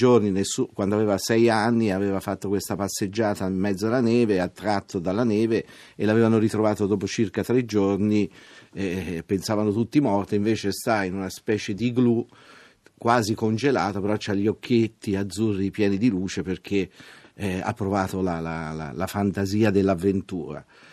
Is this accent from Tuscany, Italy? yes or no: yes; Abetone, Tuscany, Italy; io sono dell'Abetone, sono nato all'Abetone, sono un ex maestro di sci, sono... un ragazzo che ha vissuto nei boschi